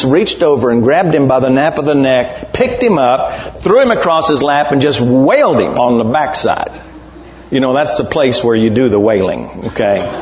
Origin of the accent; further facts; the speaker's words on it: Texas, United States; I was born and raised in Texas, and my mother had the fastest hands in the West.